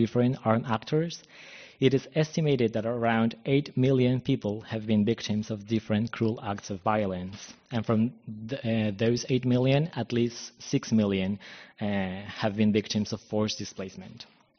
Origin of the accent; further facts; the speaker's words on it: Bogota, Bogotá Capital District, Colombia; I'm from Colombia, specifically Bogota, which is the capital and largest city of the country with approximately 7 million inhabitants, around 15% of the whole population.